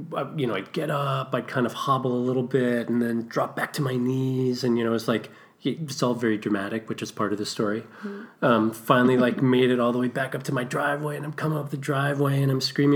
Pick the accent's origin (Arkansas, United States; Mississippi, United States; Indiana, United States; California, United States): California, United States; the house that I grew up in Southern California backs up on what used to be a pretty sizable gully.